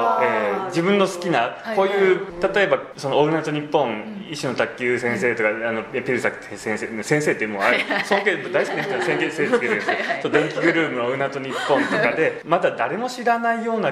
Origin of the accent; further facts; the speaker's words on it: Oita, Japan; 小学校の頃から大分出身なんですけど